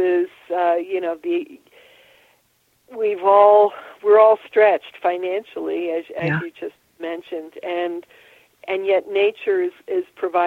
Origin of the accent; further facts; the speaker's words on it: New England, United States; They're in California, you know. I'm from New England, you know